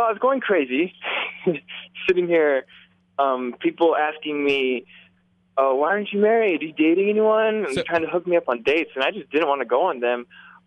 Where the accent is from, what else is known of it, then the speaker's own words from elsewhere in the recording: Utah, United States; also born or lived in Kansas City, United States; I was born in Kansas City, Kansas, but as a little kid, I moved over to Utah, and I grew up in the church.